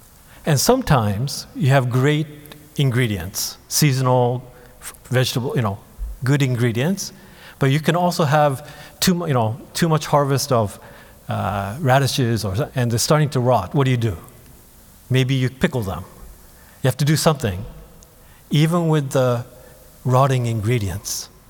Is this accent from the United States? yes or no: no; Japan; When I was growing up in Japan, my mom is Japanese from Buddhist family, my dad is from the UK, so we'd also go to St. Albans Church in Tokyo, there's an Anglican church.